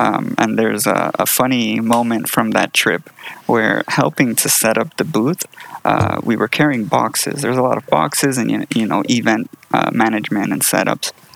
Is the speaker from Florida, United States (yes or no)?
yes; Miami, Florida, United States; And I'm from South Florida, Miami, living there at the time.